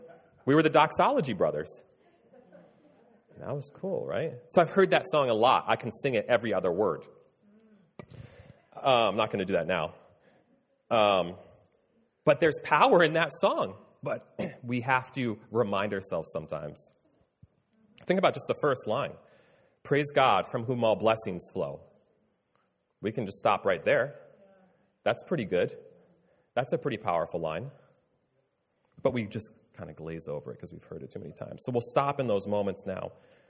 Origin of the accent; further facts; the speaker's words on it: Ireland; I'm Irish, so if you're offended by that, you shouldn't be.